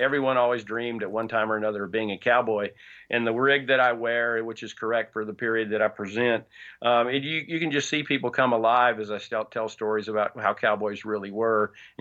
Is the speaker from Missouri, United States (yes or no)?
yes; Kansas City, Missouri, United States; I grew up in Kansas City and Kansas City North, and ended up at KU